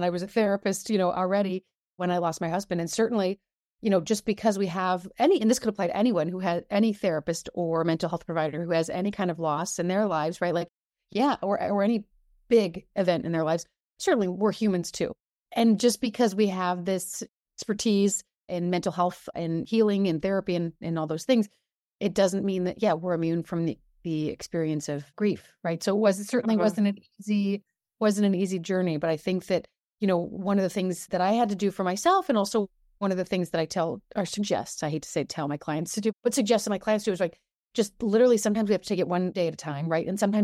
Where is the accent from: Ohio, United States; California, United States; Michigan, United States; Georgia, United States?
Michigan, United States; moved away as an adult; now in Connecticut, United States; I was originally from Michigan, gotten a job out in Connecticut, moved out there.